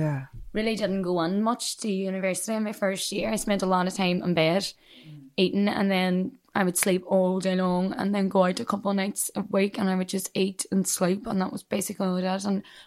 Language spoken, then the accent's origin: English; Ireland; if they know I'm Irish, doesn't matter how good I am at the accent, they'll just never hire me.